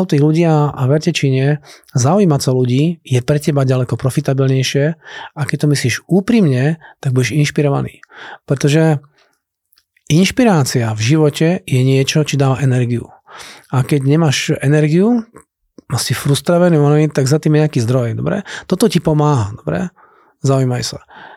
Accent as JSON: {"language": "Slovak", "town": "Brno", "region": "South Moravian Region", "country": "Czechia", "tie": "born or raised there", "also_born_or_lived": "Slovakia", "said": "Ja viem, že keď som ja išiel zo Slovenska do Čiech, som vracal naspäť do Brna, pretože som rodný Brňák"}